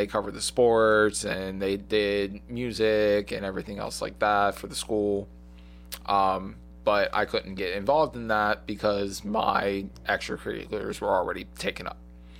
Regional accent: Delaware, United States; So obviously I grew up on the East Coast.

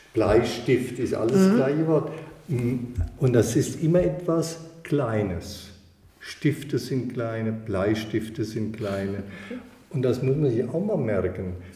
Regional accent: Marburg, Hesse, Germany; born there; now in Bamberg, Germany; Also ich bin ja eigentlich geboren in Marburg.

